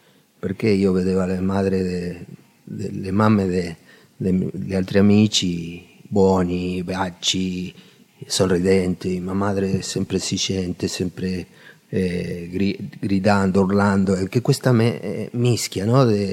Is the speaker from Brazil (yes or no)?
no; Argentina; sono dell'Argentina, ho 53 anni.